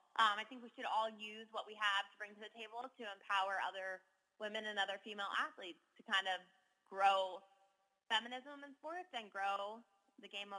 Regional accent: Fayetteville, Arkansas, United States; I grew up in Fayetteville, Arkansas, which was definitely a small town. Definitely all the little drama, and I love the morals and values that I got there, but I never really found my place.

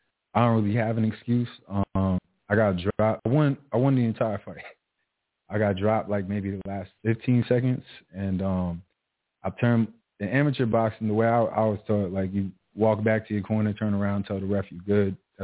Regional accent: Rio Piedras, Puerto Rico; born there; No, I don't speak Spanish at all. I was born in Puerto Rico. I was born in Rio Piedra.

